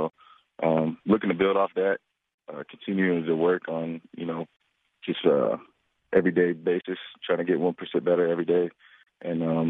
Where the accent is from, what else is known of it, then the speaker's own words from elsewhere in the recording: Tennessee, United States; I love Nashville. You know, my hometown's only an hour south of there. So, you know, I spent a lot of time in Nashville.